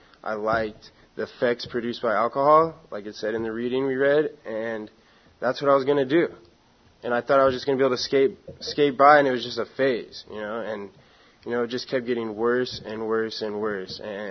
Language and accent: English; San Diego, California, United States; I grew up here in San Diego. You know, I had a normal childhood.